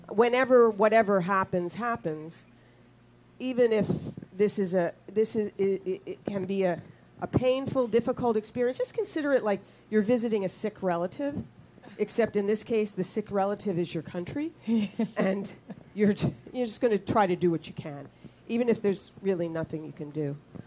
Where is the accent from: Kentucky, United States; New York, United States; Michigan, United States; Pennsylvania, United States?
Pennsylvania, United States; It also happened in my home state of Pennsylvania